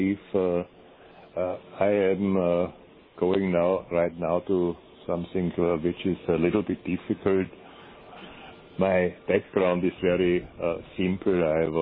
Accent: Austria; moved away; two houses in Austria, in my home country

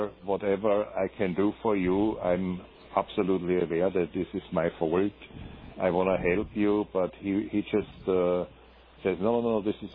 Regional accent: Austria; moved away; two houses in Austria, in my home country

